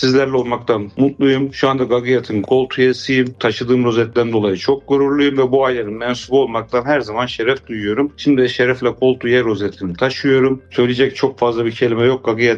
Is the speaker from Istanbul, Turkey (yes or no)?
no; Gaziantep, Turkey; born there; 1977 Gaziantep doğumluyum.